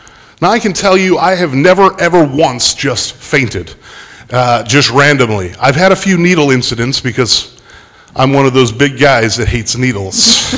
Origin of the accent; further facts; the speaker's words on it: Pennsylvania, United States; I grew up in Western Pennsylvania, the fifth generation of crane operators and steelworkers. When I want to visit family, I go to Pittsburgh